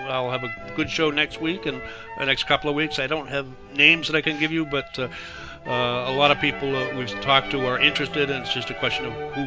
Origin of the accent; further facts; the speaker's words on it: Gloucester, Massachusetts, United States; growing up in East Gloucester, what we used to do is we would trap the coyotes and then we'd just let them go down around Revere Street.